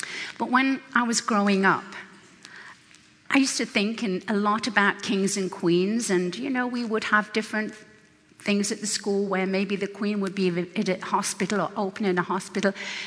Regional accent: England, United Kingdom; I grew up in England where we have kings and queens. I know all about that.

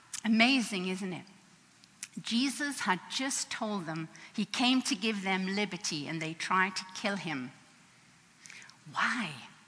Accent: England, United Kingdom; accent: English; moved away; But I'm from England, and I guess the accent's here to stay. After 40 years.

